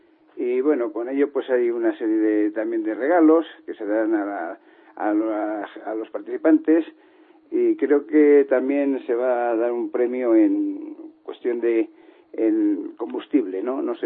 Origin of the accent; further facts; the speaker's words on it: Bercianos del Real Camino, Castile and León, Spain; De Bercianos del Real Camino.